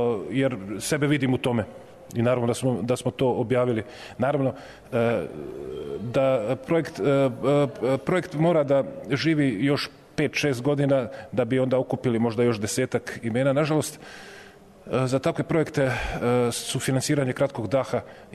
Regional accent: Bosnia & Herzegovina; also born or lived in Zemun; Sam rođen u Zemunu, rastao u Bosni.

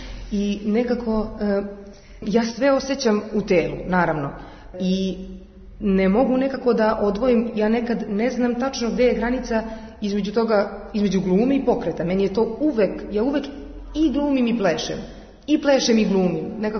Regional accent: Kraljevo, Šumadija and Western Serbia, Serbia; najčešće smo igrali u Kraljevu, koji je moj rodni grad

